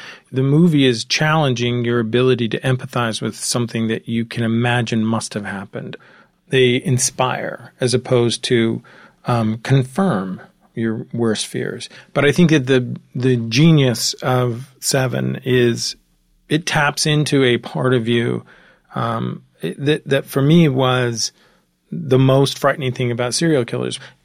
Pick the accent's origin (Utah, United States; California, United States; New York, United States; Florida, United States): California, United States; Marin County; Well, I grew up in Marin County in San Francisco Bay Area during Zodiac